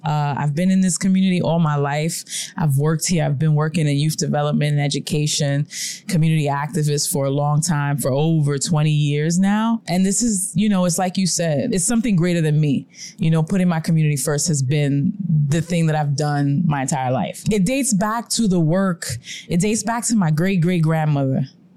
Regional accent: Bronx, New York, United States; also born or lived in East Harlem; I grew up in the South Bronx, Patterson Projects. I was born in East Harlem and I was raised in the Bronx.

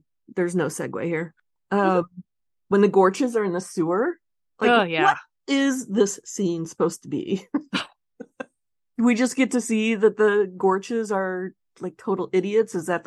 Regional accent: Ohio, United States; that's back home. Not Indiana, I'm from Ohio, but the same kind of area.

